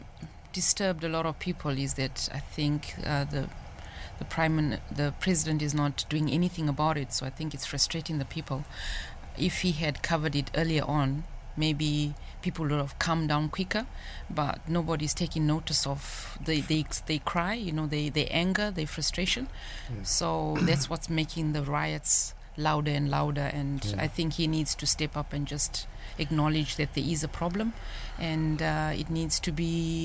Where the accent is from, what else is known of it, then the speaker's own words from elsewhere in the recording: Zimbabwe; I'm from Zimbabwe